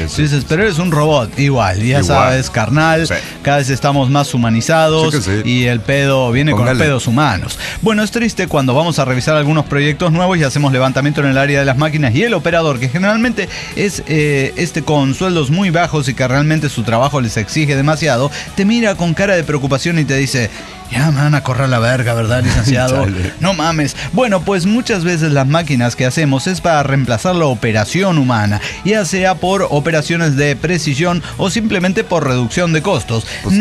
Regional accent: Matamoros, Tamaulipas, Mexico; ya que mis comentarios anteriores han mencionado que soy de Matamoros, Tamaulipas. Sí, de Matamoros, Tamaulipas

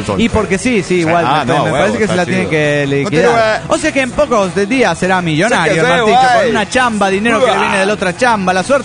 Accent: Bella Unión, Artigas, Uruguay; de Bella Unión, República Oriental del Uruguay

